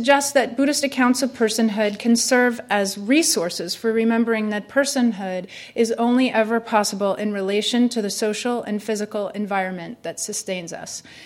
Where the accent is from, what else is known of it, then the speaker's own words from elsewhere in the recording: Boston, Massachusetts, United States; one, I'm a person, and two, I'm from Boston.